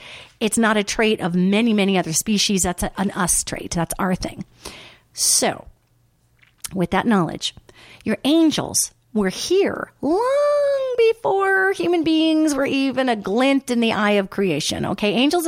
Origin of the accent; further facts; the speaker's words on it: Billings, Montana, United States; Coming to you live at mtradio.net in the Big Sky Country, Billings specifically, my hometown. I love it.